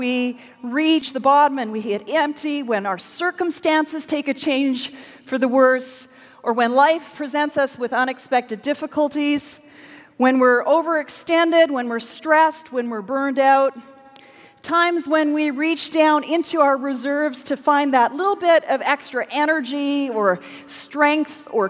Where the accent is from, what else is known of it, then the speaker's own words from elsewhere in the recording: Canada; I don't know. I'm from Canada.